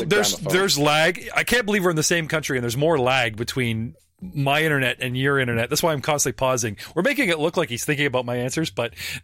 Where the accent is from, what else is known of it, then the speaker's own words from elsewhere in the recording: Canada; I'm a Canadian podcaster.